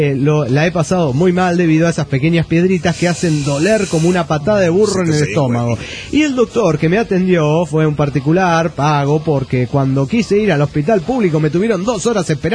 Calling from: Burzaco, Buenos Aires Province, Argentina; Soy de Buenos Aires, Argentina

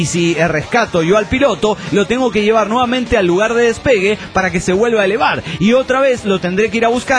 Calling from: Costa Rica; Soy el virus de Costa Rica.

